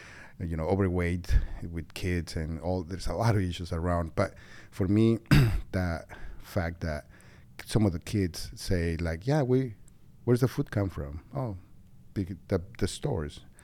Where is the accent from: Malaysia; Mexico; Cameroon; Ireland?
Mexico; English is a second language; now in United States; I grew up in Mexico.